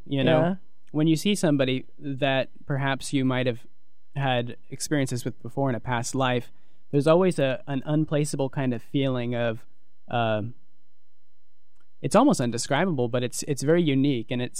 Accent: Tucson, Arizona, United States; And actually growing up in Tucson, Arizona, you have the Sonoran Desert

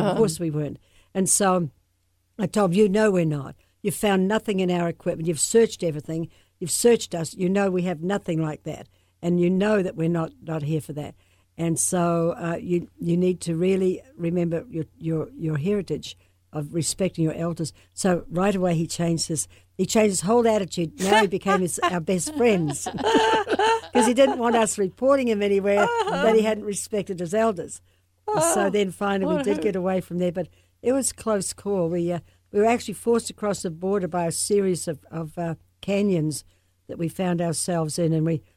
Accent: New Zealand; I grew up in New Zealand on a farm. Of course, a lot of New Zealanders are farmers. We had 10,000 acres, sheep and cattle and dairy.

